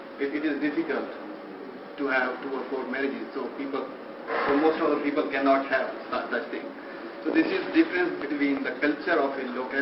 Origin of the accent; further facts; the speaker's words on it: Multan, Punjab, Pakistan; No, it's a different city, Multan.